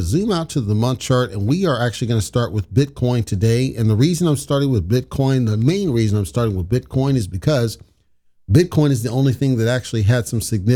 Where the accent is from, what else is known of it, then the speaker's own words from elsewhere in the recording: Texas, United States; also born or lived in Colorado; We grew up in Texas at a young age.